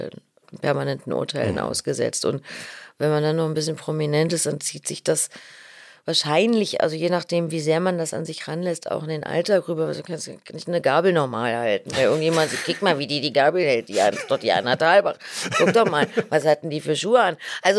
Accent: Berlin, Germany; Was ich aber auch gleichzeitig als Berliner natürlich auch doch trotzdem ein Stück weit nachfühlen kann

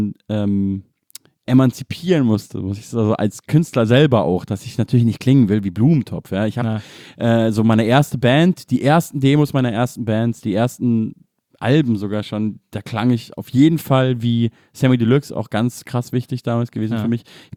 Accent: Munich, Bavaria, Germany; für mich dann auch als Münchner mega wichtig

